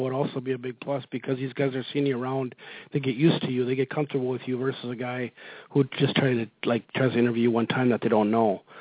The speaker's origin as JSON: {"language": "English", "region": "Wisconsin", "country": "United States", "tie": "born or raised there", "said": "every year when I was growing up in Wisconsin, I'd buy the Bucks playoff booklets."}